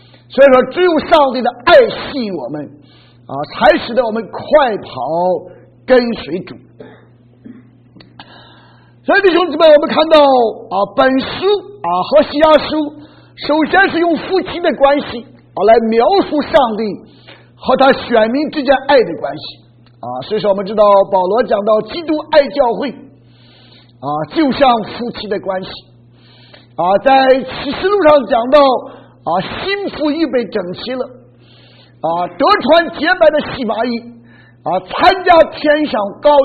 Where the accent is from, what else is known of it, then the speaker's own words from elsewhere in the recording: China; 所以说以西结所生的这三个子女起的名字从我们中国人的角度来看都是很不吉祥很不吉利的